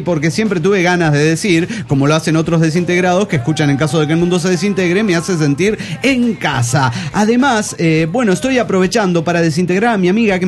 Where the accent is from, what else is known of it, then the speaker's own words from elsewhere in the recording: Guadalajara, Jalisco, Mexico; now in Mexico City, Mexico; de Guadalajara, ahora en DF Mexicano.